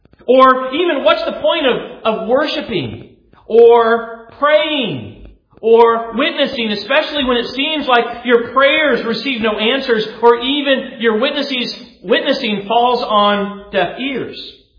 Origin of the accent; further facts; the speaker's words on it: Colorado, United States; I remember when I was growing up in Colorado, sometimes we would take a drive as a family into the Rocky Mountains.